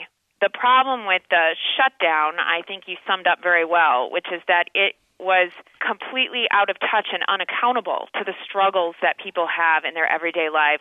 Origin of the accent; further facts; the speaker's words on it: Iowa, United States; I'm actually originally from Iowa. I'm an Iowa girl, and I have been a Midwesterner my whole life.